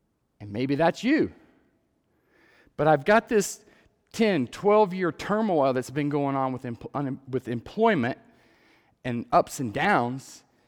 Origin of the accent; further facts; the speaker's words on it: Texas, United States; accent: Texas; But the words, excuse my Texas accent, but the words of a poem from Robert Frost says this